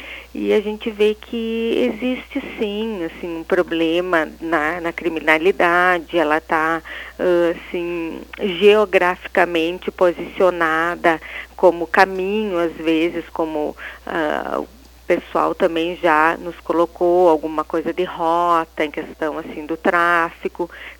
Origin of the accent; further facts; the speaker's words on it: Passo Fundo, Rio Grande do Sul, Brazil; Sou natural aqui de Passo Fundo mesmo.